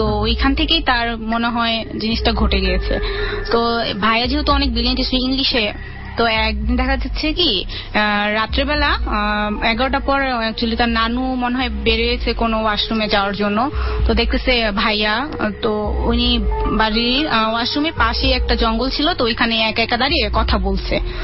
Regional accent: Barisal, Barisal Division, Bangladesh; আমাদের গ্রামের বাড়ি বরিশাল অ্যাকচুয়ালি

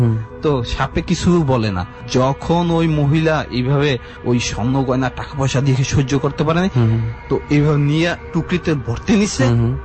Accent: Patuakhali, Barisal Division, Bangladesh; also born or lived in Narayanganj; আমাদের বাড়ি তো নারায়ণগঞ্জ, হ্যাঁ আমার নানা বাড়ি পটুয়াখালীতে, তো আমরা ওই জায়গায় ছোট থেকে মোটামুটি বড় হয়েছি।

